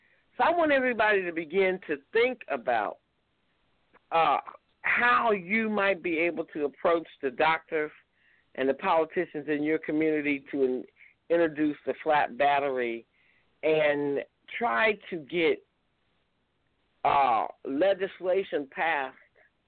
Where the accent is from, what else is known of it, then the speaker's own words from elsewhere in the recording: Ohio, United States; the spotlight was put on my home state of Ohio